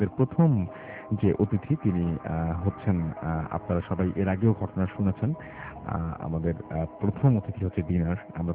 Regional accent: Bangladesh; আমরা সমস্ত বাংলাদেশি আজকে খুশি জোয়ারে ভাসছে। কারণ বাংলাদেশের আপনারা সবাই জানেন

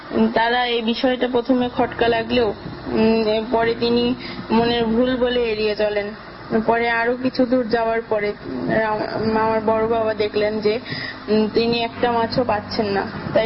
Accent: Pabna, Rajshahi Division, Bangladesh; আমার বাড়ি পাবনা শহরে।

